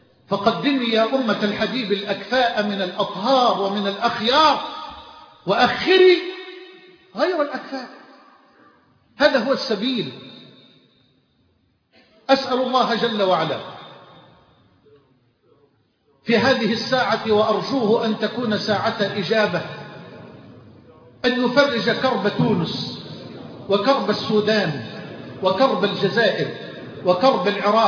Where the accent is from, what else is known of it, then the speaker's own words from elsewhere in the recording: Egypt; اللهم اجعل بلدنا مصر أمنا أمانا سخاء رخاء